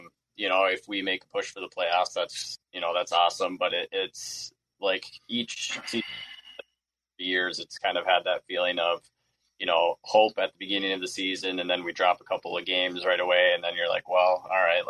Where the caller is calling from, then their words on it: Annandale, Minnesota, United States; I'm coming from Annandale, Minnesota. So I'm small town, about like an hour northwest of the cities.